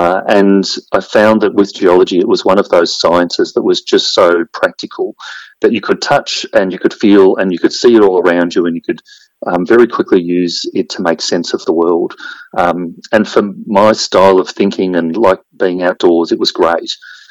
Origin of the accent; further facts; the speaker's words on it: Beechworth, Victoria, Australia; I grew up and lived in Beechworth in northeast Victoria